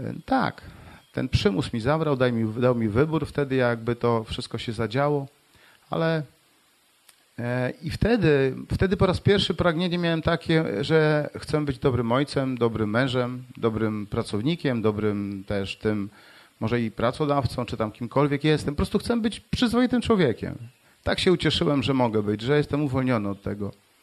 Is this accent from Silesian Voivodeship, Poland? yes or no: no; Morąg, Warmian-Masurian Voivodeship, Poland; w której ja z Morąga w ogóle pochodzę, to tak jak ktoś pomyli z Mrągowem, to nie ma problemu, też fajne miasto, także to te dwa miasta gdzieś tam na Mazurach leżące